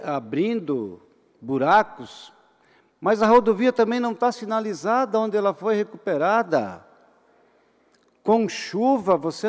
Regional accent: Santa Catarina, Brazil; nos constrange como catarinenses.

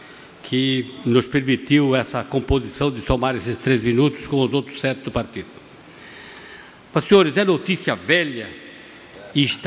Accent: Brusque, Santa Catarina, Brazil; A minha cidade natal é Brusque, Botuverá, Brusque.

